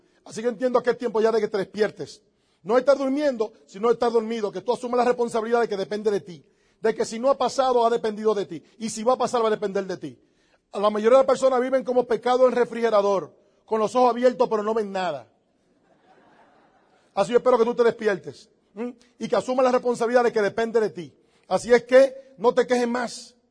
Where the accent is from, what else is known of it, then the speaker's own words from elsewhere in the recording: Dominican Republic; venimos de República Dominicana.